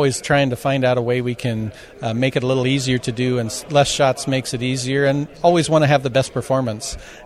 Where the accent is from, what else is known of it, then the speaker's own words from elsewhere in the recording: St. Peter, Minnesota, United States; I'm from St. Peter, Minnesota with the Swine Vet Center.